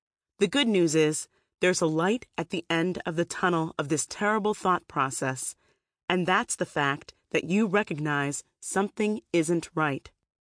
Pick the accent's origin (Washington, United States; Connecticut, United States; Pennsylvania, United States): Connecticut, United States; now in New York, United States; I was about 2 years out of college and determined not to go back to my hometown in Connecticut and live with my parents.